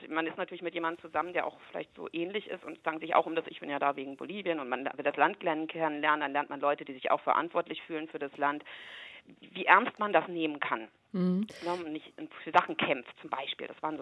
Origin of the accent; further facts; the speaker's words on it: Germany; Aber als Deutsche bin ich eher Mittelklasse, ne?